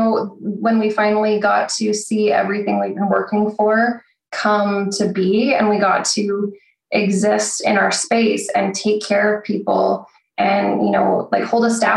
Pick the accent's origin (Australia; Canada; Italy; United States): Canada; So I am from Canada.